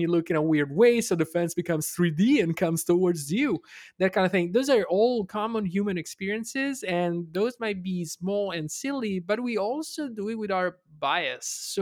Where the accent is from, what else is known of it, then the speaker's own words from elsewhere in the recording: Italy; English is a second language; oh my God, I'm from Italy. It's so beautiful.